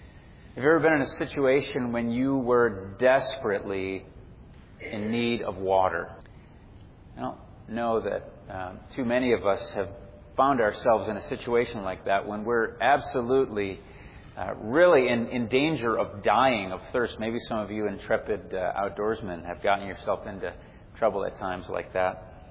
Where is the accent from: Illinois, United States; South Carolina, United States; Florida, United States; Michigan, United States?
Michigan, United States; Frankenmuth; People would come from miles around to ride around on those country roads around my hometown, Frankenmuth, Michigan. And just nothing but farmland and good country roads.